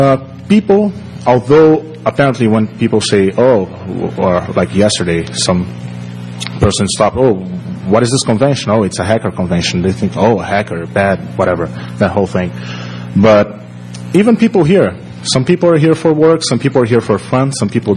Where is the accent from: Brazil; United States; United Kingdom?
Brazil; English is a second language; moved away; And I'm from Brazil, and I live here for a while.